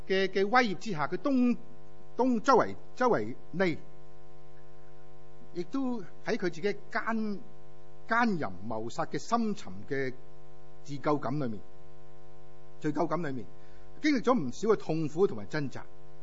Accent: China; 通常好像我们是中国人即是读成语一样

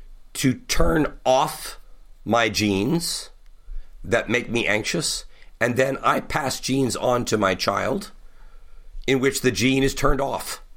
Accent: Ohio, United States; I was born and reared in Eastern Ohio, and my parents were in their mid-40s when I was born.

